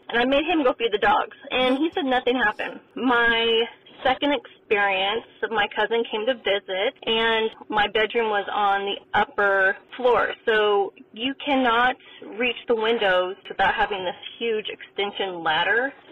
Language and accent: English; Pismo Beach, California, United States; I grew up in Central California, Pismo Beach area. We moved into this brand new home in this development